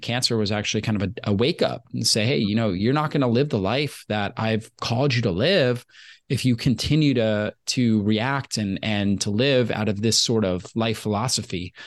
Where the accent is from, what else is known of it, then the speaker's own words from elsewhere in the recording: Florida, United States; And I grew up in Florida, been sunburnt more than somebody should be back in my early days.